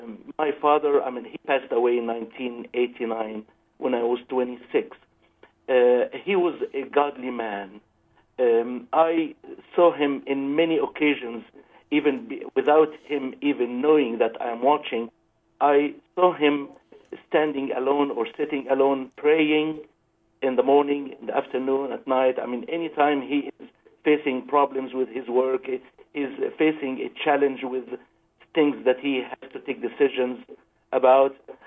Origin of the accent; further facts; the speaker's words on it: Egypt; I'm one of those kids who grew up in a Christian family. And if we go a little bit in history, you know that Egypt, as part of the Middle East, part of North Africa